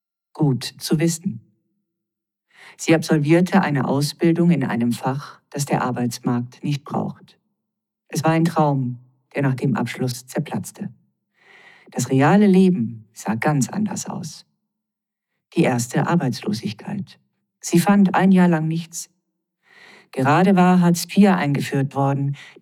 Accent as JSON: {"language": "German", "town": "Tübingen", "region": "Baden-Württemberg", "country": "Germany", "said": "bei uns, da wo ich herkomme, da gab es das Landestheater Tübingen"}